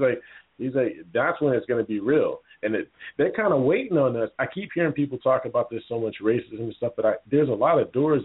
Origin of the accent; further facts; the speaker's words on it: California, United States; I've lived in that environment. I've been there. I'm a Californian, and I know.